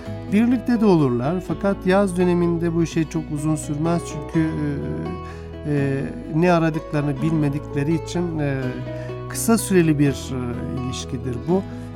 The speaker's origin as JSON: {"language": "Turkish", "region": "Ankara", "country": "Turkey", "said": "Biz de bir Ankaralı olarak tabii hemen bu habere ilgi göstermemizin sebebi"}